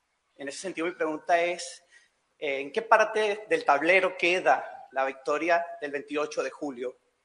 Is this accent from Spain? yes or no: no; Venezuela; now in Chile; como venezolano, antes que periodista, como venezolano